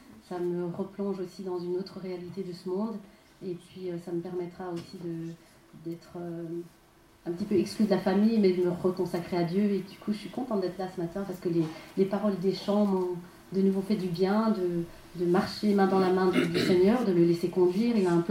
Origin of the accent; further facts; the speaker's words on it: Mulhouse, Grand Est, France; puisque je suis alsacienne, hein, je suis née à Mulhouse.